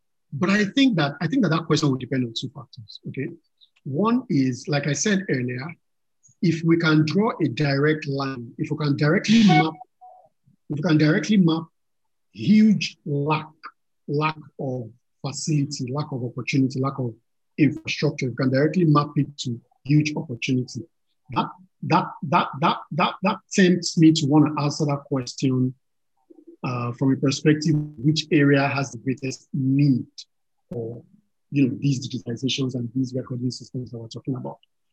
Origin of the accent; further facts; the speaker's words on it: Lagos, Nigeria; Well, yes, yes, I'm slightly sentimental about Lagos. Here, it's my home state. Yeah. I love Lagos.